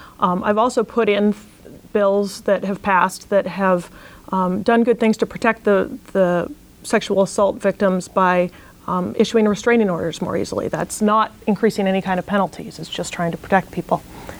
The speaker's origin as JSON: {"language": "English", "town": "Anchorage", "region": "Alaska", "country": "United States", "tie": "born or raised there", "said": "Growing up in West Anchorage, my parents were really active members of this community"}